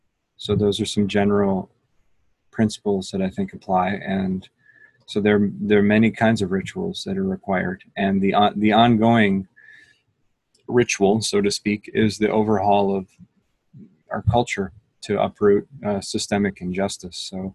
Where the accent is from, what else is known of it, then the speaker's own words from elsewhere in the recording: United States; I, as a American white guy, so let me speak from my position